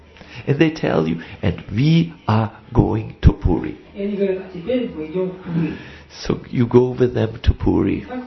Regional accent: Russia; no, I'm from Russia. We also have something like an ocean called the Black Sea.

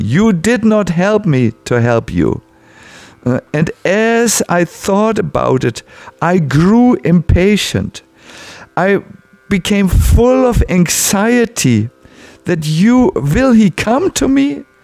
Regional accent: Hamburg, Germany; I was from Hamburg. Hamburgers don't like to surrender.

